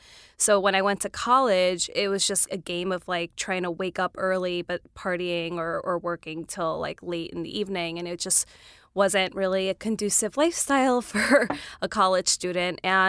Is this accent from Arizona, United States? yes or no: no; Queens, New York, United States; So I moved to the city when I was 17. I'm from Queens originally.